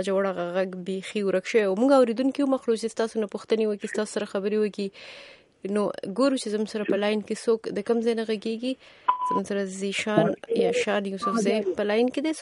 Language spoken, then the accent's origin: Pashto; Swat, Khyber Pakhtunkhwa, Pakistan; زه خو د سوات يم